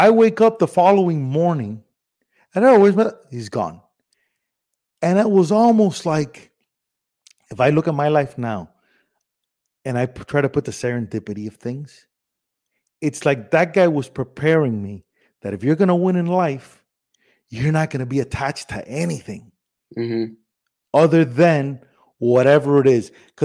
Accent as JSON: {"language": "English", "country": "Cuba", "moved": "yes", "lives_now": "United States", "said": "We're from Cuba, left a communist country to come to the United States."}